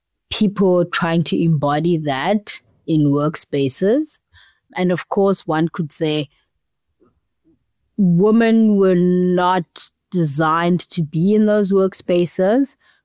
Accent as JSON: {"language": "English", "country": "Zimbabwe", "said": "I come from a small town. I'm Black. I'm from Zimbabwe."}